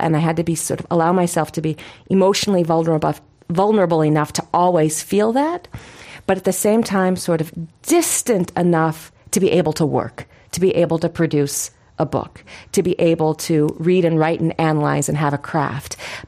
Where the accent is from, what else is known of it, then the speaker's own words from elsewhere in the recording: United States; but never felt threatened or in any way really criticized as an American.